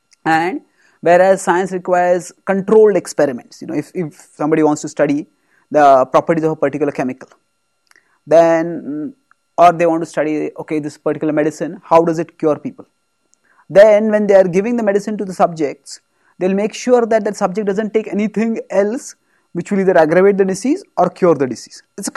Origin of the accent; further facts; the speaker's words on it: India; It's like, I come from India, where people are mad for cricket.